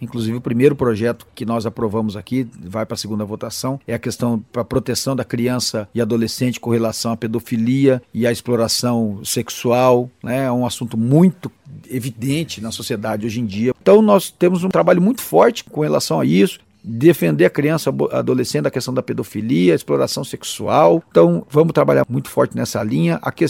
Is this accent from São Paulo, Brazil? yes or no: no; Campo Grande, Mato Grosso do Sul, Brazil; Eu sou campograndense, sou sul-mato-grossense